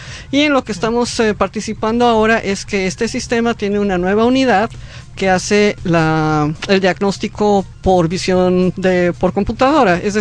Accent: Mexico; yo estuve en Perú, como dije, soy mexicana y soy visitante, profesor extranjero.

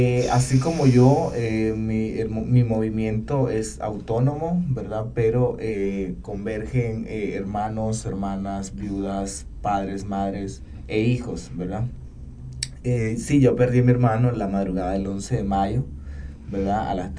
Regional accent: Managua, Nicaragua; En Managua, sí, nosotros somos de Managua, de la capital.

